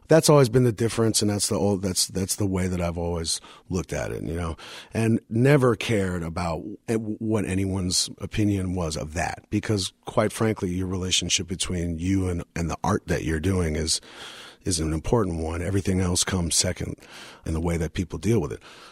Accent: New York City, New York, United States; it just made sense to me as a New Yorker. It was just something I didn't question. This was what was happening now. This was my city.

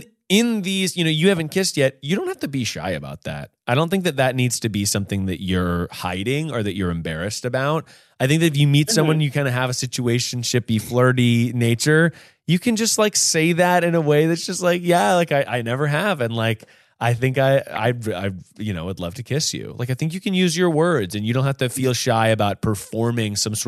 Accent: North Carolina, United States; I grew up in North Carolina.

